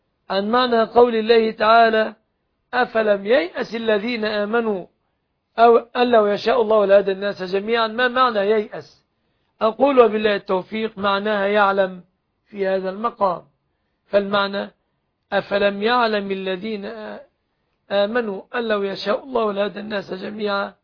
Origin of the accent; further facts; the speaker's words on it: Egypt; بلادنا مصر